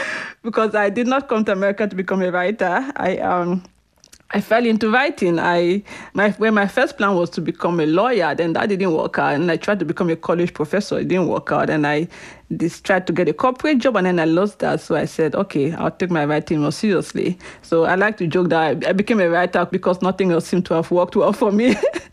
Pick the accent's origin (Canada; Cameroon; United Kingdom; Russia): Cameroon; now in United States; growing up in Cameroon, I saw the adults going to vote and I watched them